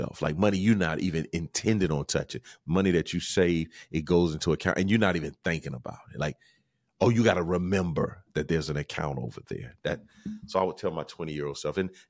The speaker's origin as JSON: {"language": "English", "town": "Camden", "region": "South Carolina", "country": "United States", "tie": "born or raised there", "said": "the Carolina Cup, which is from my hometown in Camden."}